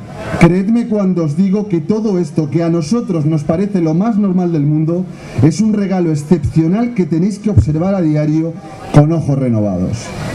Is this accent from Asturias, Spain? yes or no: no; El Pardo, Community of Madrid, Spain; Es el momento de celebrar que sí, que somos todos del Pardo.